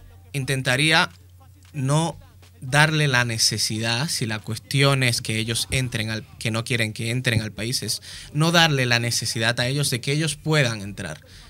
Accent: Dominican Republic; como dominicano, al fin que soy, pues me gusta estar un poco al tanto de las cosas que pasan por allí

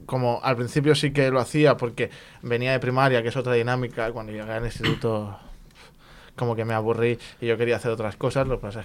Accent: Barcelona, Catalonia, Spain; soy de aquí del Raval, madre madrileña, padre del Marroc.

